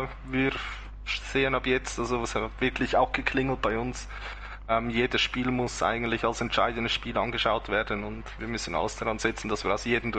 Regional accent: Zurich, Switzerland; wir kommen auch aus dem Raum Zürich, also das ist alles ohne Probleme.

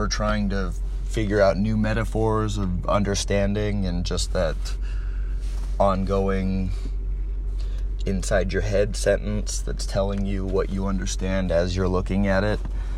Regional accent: Chino, California, United States; I'm not from Santa Cruz, I'm from Chino.

